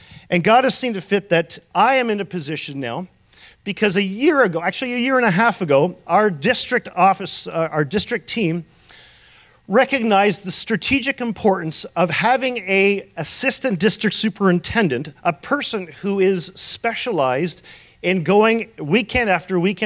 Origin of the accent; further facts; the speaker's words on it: Hamilton, Ontario, Canada; I grew up in Hamilton, Ontario. I don't know if you're a sailor. I grew up sailing like a good Dutch kid should. I grew up sailing in Lake Ontario in Hamilton.